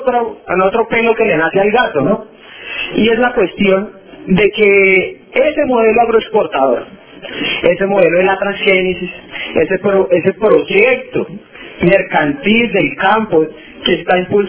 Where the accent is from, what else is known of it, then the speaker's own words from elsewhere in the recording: Colombia; yo vengo de Colombia, de ese pueblo luchador